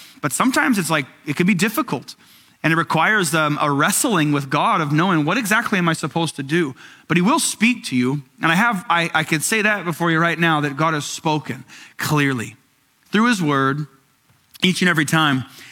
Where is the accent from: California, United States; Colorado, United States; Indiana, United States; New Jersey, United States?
Indiana, United States; Crawfordsville; I grew up in Crawfordsville, Indiana, 60 minutes west of here.